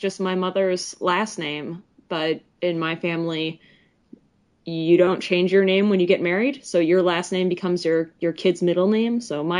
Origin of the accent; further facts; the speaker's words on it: Detroit, Michigan, United States; Sure. I guess where I'm from, I'm originally grew up right outside of Detroit.